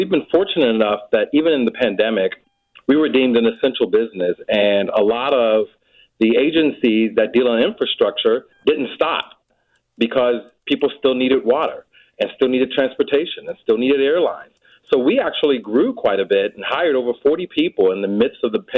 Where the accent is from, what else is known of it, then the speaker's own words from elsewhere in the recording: Chicago, Illinois, United States; I'm born and raised in South Shore, the Jackson Park area, where my parents still stay.